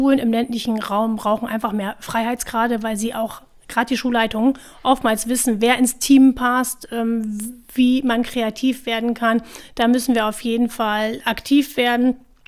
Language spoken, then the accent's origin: German; Lower Saxony, Germany; ich komme aus dem Landkreis Oldenburg, in dem die Agrarbranche mit allen ihren vor- und nachgelagerten Bereichen ein ganz wichtiger Wirtschaftsfaktor ist.